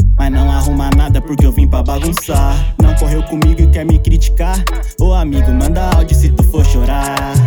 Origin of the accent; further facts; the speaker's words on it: Criciúma, Santa Catarina, Brazil; Eu sou de Criciúma, ainda vou viver de rap pra mostrar que o sul é muito mais do que racismo e praia.